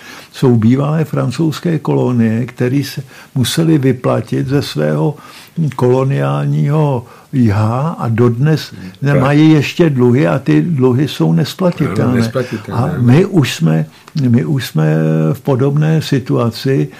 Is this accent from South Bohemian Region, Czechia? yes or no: no; Prague, Czechia; born there; Rodina pochází od Olomouce. Já jsem se narodil v Praze. Jeden dědeček byl ze Strakonic